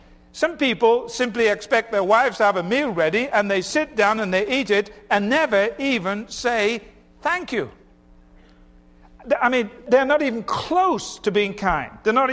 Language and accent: English; United Kingdom; And I simply returned to my work, being very British